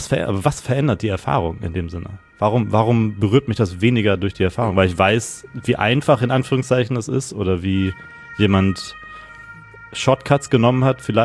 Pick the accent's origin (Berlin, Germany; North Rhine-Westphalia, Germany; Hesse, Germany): North Rhine-Westphalia, Germany; Gütersloh; Ich habe vor 3 Wochen war ich in meiner Heimatstadt und war im Stadion. In Gütersloh